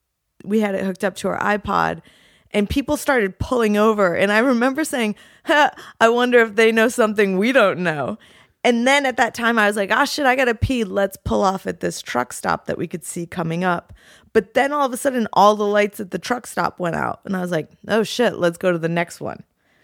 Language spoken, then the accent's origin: English; Rhode Island, United States; now in Los Angeles, United States; We grew up on the East Coast. We've both been through hurricanes.